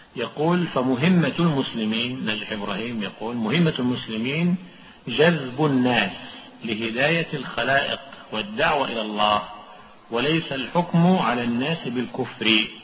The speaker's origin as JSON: {"language": "Arabic", "country": "Egypt", "said": "ومن الأصول التكفير في الجمهورية عندنا في مصر"}